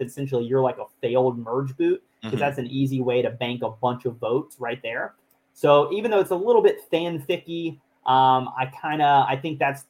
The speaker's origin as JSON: {"language": "English", "region": "Alabama", "country": "United States", "said": "Yeah, so I'm from Alabama. So my family would have been much happier had I gone to Miami because they have a football team."}